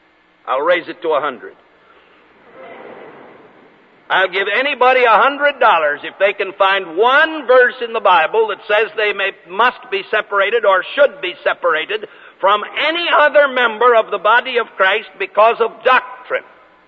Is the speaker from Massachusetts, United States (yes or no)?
no; California, United States; I was brought up in California as a boy where I lived, within 50 miles of the headquarters of the Seventh-day Adventists.